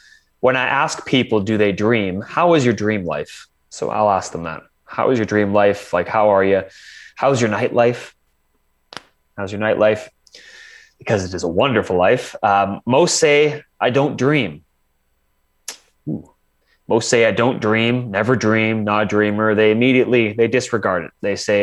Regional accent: Canada; So me as a Canadian here picking on the Yanks.

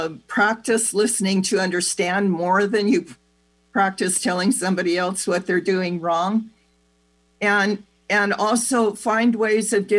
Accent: United States; But one of the kind of the do-it-yourself culture that we grew up with in America, it's this belief that I should know how to take care of myself without help.

